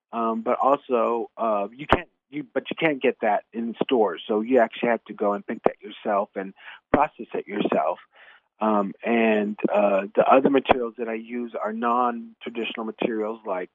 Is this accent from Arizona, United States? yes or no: yes; Arizona, United States; Yeah, you know, again, I'm from Arizona, from the Tonawanda Nation, and we're probably the second largest land mass-based tribe in the country.